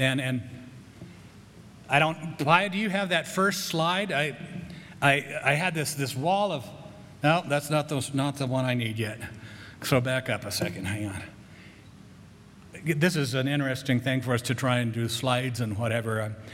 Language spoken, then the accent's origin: English; Grand Junction, Colorado, United States; I grew up in Grand Junction. We bought a house that, Victorian house with some property